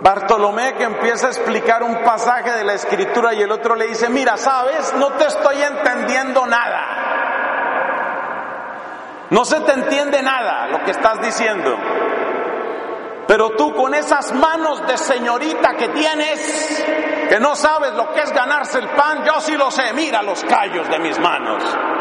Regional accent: Colombia; Hablaban un poco como nuestros costeños en Colombia.

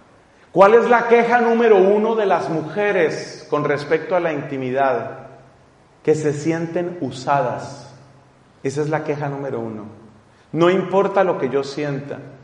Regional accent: Colombia; con un grupo de parejas en mi país, en Colombia

